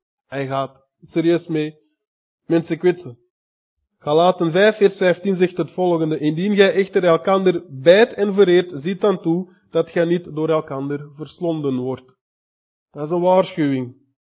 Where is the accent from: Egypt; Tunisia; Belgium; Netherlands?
Belgium; Antwerp, Flanders; Kom ik van Antwerpen, ik was dat totaal niet gewoon.